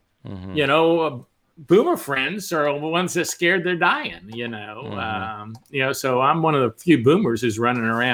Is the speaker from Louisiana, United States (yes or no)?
no; Texas, United States; if you're in California or New York and you're there talking to someone, I'm from Texas